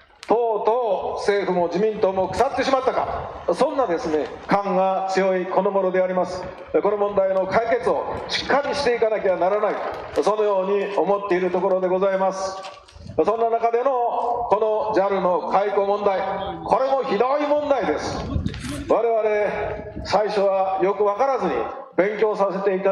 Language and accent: Japanese; Nikko, Tochigi, Japan; 私の地元は本日のように大変な寒風吹きすさぶ日光連山のふもと日光から今朝やってまいりました。